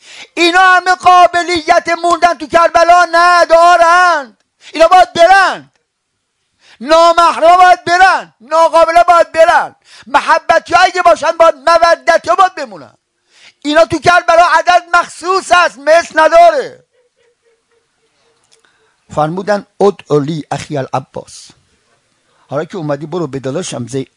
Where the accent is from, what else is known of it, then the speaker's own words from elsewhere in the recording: Isfahan, Iran; من خب اصفهان بچه اصفهانم،